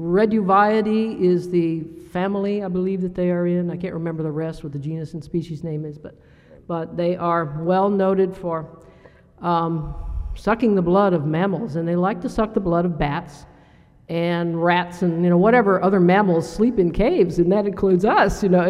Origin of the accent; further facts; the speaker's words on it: Missouri, United States; We grew up together in Missouri and both started caving in Missouri.